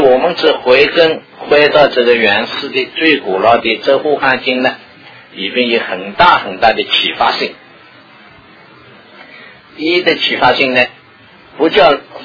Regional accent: China; moved away as an adult; now in United States; 我们就是中国人，虽然是换了环境到了这个美国来

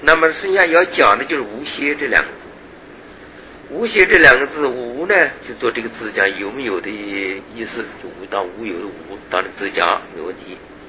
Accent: China; 我们中国人读书要先认字，先识字。认字我们以为我们都认识中国字啊

